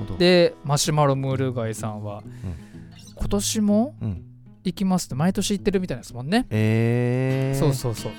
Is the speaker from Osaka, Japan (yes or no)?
no; Fujisawa, Kanagawa, Japan; 藤沢出身の俳優タレントとして活動する私